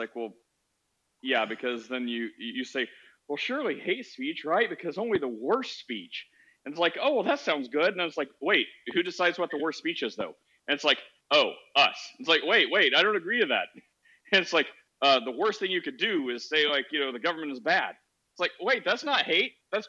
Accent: United States

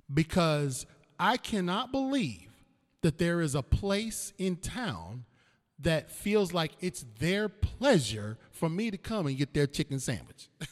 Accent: Cleveland, Ohio, United States; Yeah, I'm from Cleveland, Ohio, brother.

